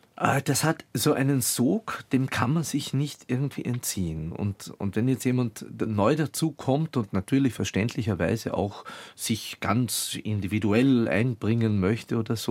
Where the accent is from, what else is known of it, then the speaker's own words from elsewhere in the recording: Klagenfurt, Carinthia, Austria; das Klagenfurter Stadttheater, das ich ja gut kannte, also meine Heimatstadt